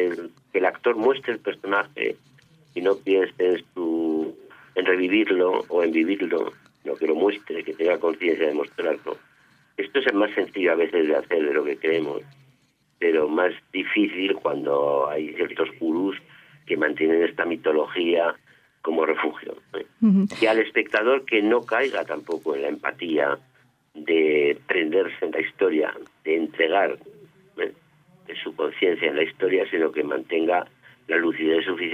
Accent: Spain; he sido crítico con mi país constantemente, pero yo soy muy español

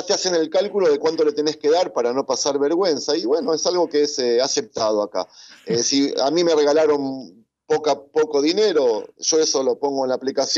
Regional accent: Argentina; born there; Yo me acuerdo que en Argentina, en el país donde yo nací, las fiestas que siempre iba

